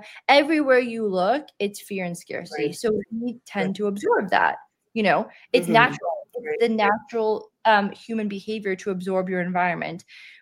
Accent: Canada; I'm from Canada. So I grew up, it was like negative 30.

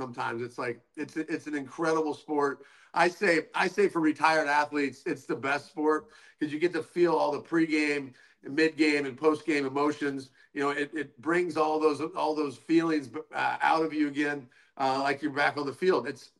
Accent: Illinois, United States; Yeah, so growing up in Central Illinois, all I did was play baseball. I had a batting cage in my backyard.

